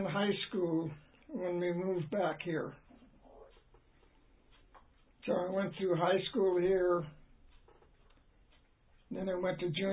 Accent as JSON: {"language": "English", "town": "Stockton", "region": "California", "country": "United States", "tie": "born or raised there", "also_born_or_lived": "San Francisco", "said": "I was born in San Francisco, but I was brought right back up here, and I was about 2 or 3 years old, and we moved to Stockton."}